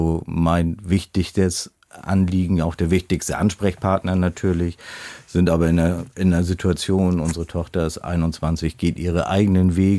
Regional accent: Hamburg, Germany; Also ich kann jetzt nicht auf eine langfristige Tradition in Hamburg zurückblicken, fühle mich aber sehr wohl in Hamburg und fühle mich als waschechter Hamburger.

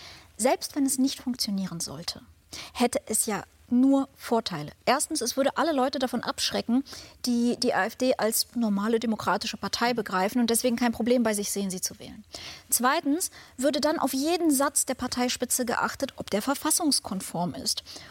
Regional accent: Germany; Ich bin aufgewachsen in Deutschland. Ich bin ja hier zur Schule gegangen.

